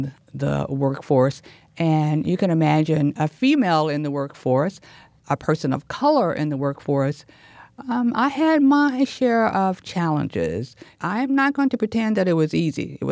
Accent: Tennessee, United States; a childhood memory when I was growing up in Tennessee. And while I lived in a predominantly black neighborhood

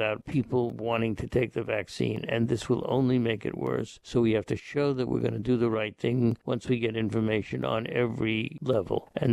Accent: Fire Island, New York, United States; You know, when I grew up on Fire Island, David, there were so many things that you couldn't

